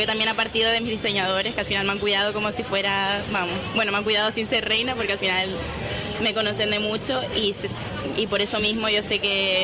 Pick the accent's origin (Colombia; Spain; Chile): Spain; La Vera; porque yo soy de La Vera, pero realmente no... Que sí, al final he vivido ahí toda mi vida